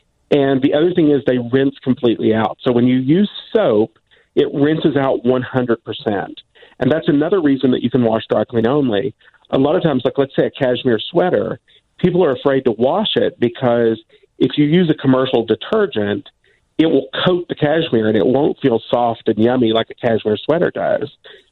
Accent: Southern United States, United States; I grew up in the South, and one of my favorite things is hominy

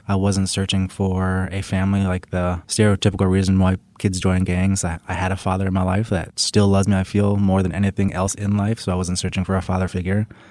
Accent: Colorado Springs, Colorado, United States; Yes, I was born in Colorado Springs, and I sort of went back and forth most of my life up until the age of about 14.

